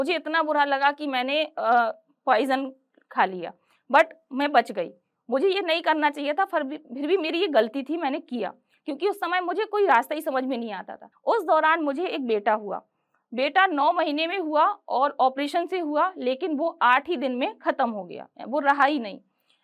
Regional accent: Bundelkhand, India; हम लोग बुंदेलखंड से हैं तो बुंदेलखंडी भाषा में बोलते थे

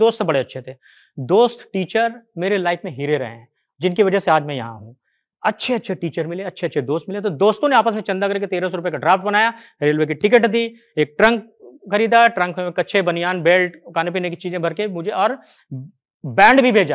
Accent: Jharkhand, India; मैं जिस प्रदेश से आता हूं उसका नाम झारखंड, जो जनजातीय लोगों का एरिया है, ट्राइबल बच्चों के साथ मैं पला बड़ा

